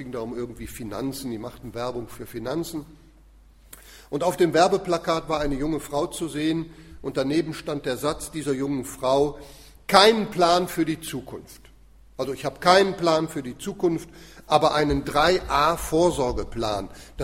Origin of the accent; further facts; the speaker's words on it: Zurich, Switzerland; wir kommen ja aus der Schweiz, aus Zürich, und abends dann nach Feierabend